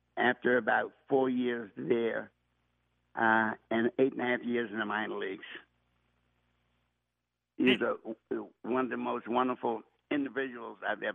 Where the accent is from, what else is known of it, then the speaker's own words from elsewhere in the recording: Washington, District of Columbia, United States; When I was growing up in Washington, D.C., in the projects and out in Northeast on Kenilworth Avenue, we didn't even leave the projects.